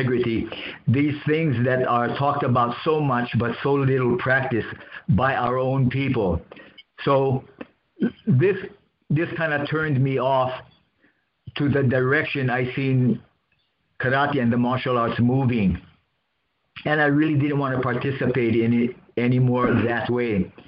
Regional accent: Hawaii, United States; You know, growing up in Hawaii, as you guys all know, you know, we are exposed to the Japanese culture, so many different cultures.

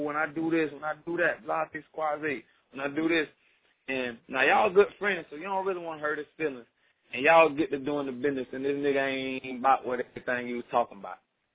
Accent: Palatka, Florida, United States; I'm from Palatka, bro. Small little country town called Palatka.

